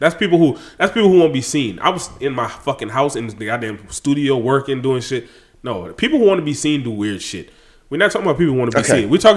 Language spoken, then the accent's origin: English; Louisiana, United States; I'm from Louisiana, motherfucker. I've been drinking that shit since elementary school.